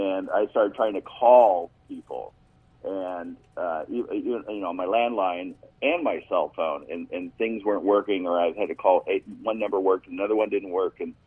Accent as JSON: {"language": "English", "region": "California", "country": "United States", "tie": "born or raised there", "said": "And, of course, I grew up in Humboldt County, and I said, right."}